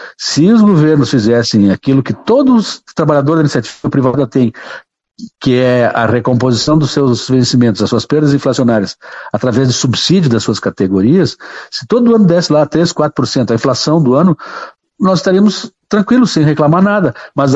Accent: Ijuí, Rio Grande do Sul, Brazil; Eu sou natural de Ijuí.

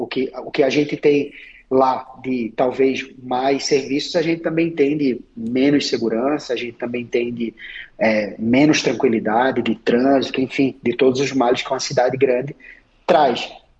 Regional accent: Recife, Pernambuco, Brazil; moved away; eu sou de Recife, né? Sou de uma capital, então aqui eu estou bastante longe de vários amigos, da minha família, e estou em uma cidade bem menor do que a que eu nasci e fui criado, né?

